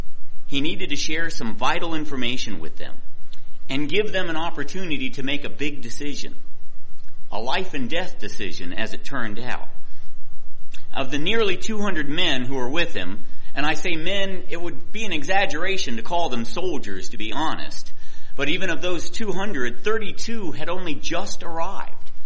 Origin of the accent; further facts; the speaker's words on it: Columbus, United States; Because growing up in Columbus, we had the man that was the main song leader almost all the years I was there.